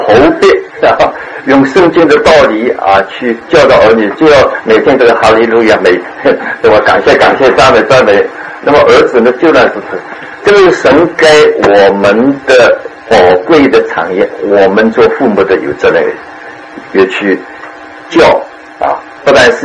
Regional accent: China; 那就是把这么些搬进来，我们中国人很容易接受的了

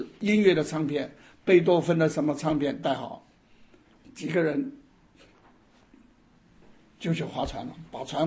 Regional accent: Sichuan, China; 因为我是四川人，天津有一个四川同乡会，也有一份奖学金给南开大学，就是奖励我们四川的学生

